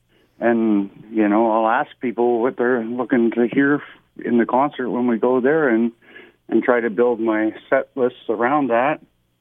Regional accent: Canada; It's fun. It's upbeat, and it gives me the opportunity during the show as a Canadian singer songwriter to introduce a couple of my songs

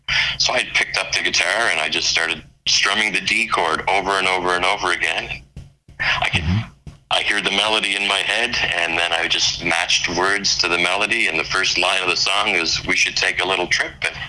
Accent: St. Peter's, Nova Scotia, Canada; where we grew up in St. Peter's, you know, the southern lake to the Brador.

